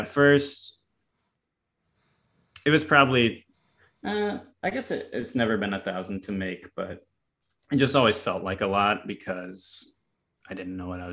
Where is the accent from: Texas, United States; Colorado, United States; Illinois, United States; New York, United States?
Texas, United States; And I had known from growing up in Texas, just like, when I was in school, I wanted to practice instrument and stuff at home